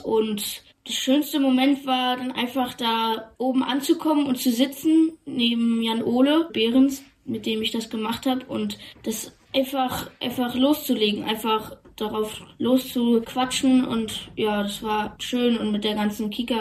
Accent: Germany; wir leben ja in Deutschland, einfach in meiner Heimat

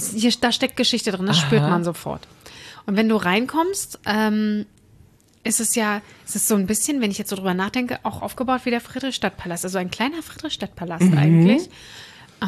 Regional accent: East Germany, Germany; Ich komme ja nur aus dem Osten.

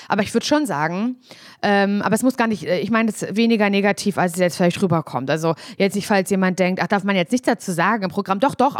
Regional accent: East Germany, Germany; weil ich komme auch aus Ostdeutschland.

